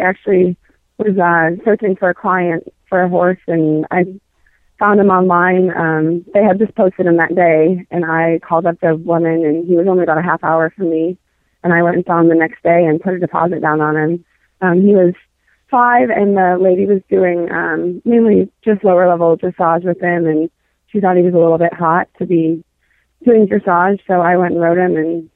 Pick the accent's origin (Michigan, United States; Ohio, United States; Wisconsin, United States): Michigan, United States; I'm from Michigan, so I had been to Rolex several times and been there to watch